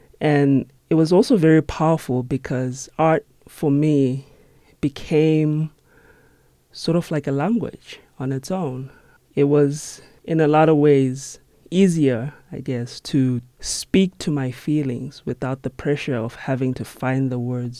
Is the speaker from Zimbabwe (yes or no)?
yes; Zimbabwe; moved away as an adult; now in Tucson, United States; I'm originally from Zimbabwe, and coming to Tucson was one of the most difficult decisions I've ever had to make.